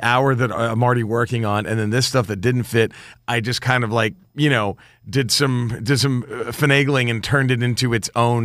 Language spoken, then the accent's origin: English; Texas, United States; So I'm from Texas. I'm from the South, and not deep South. And everybody gets mad when I say I'm from the South.